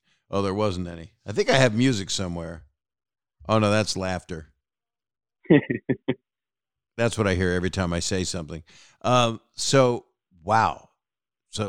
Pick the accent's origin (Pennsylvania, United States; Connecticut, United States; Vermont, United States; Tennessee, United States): Pennsylvania, United States; Philadelphia; I'm from Philly originally, so I've driven the state a bunch of times.